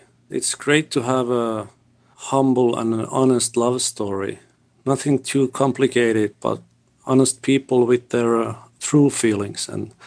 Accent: Finland; English is a second language; growing up in Finland, we've been under his influence for all of our lifetime.

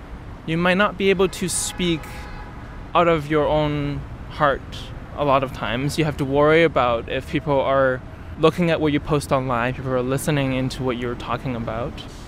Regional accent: Hangzhou, Zhejiang, China; English is a second language; I'm from a small city of 8 million people in southern China called Hangzhou.

